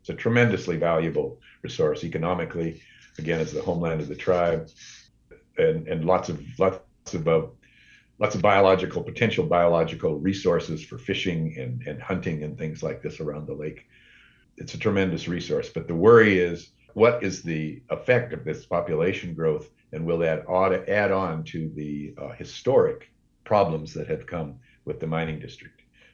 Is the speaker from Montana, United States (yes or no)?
yes; Montana, United States; one of the places that I grew up in Montana